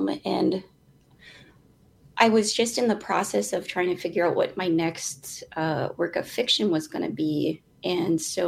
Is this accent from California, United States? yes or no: no; Red Lake, Minnesota, United States; I'm from Red Lake.